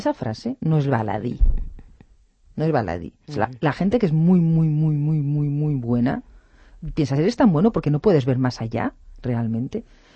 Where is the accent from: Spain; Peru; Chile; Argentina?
Spain; Catalonia; él es un personaje que es realmente de mi pueblo, de Terres de l'Ebre.